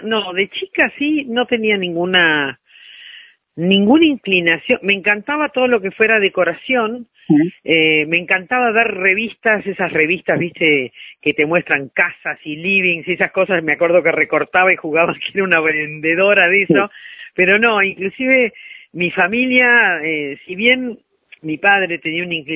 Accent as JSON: {"language": "Spanish", "region": "Buenos Aires", "country": "Argentina", "said": "No, soy de Capital"}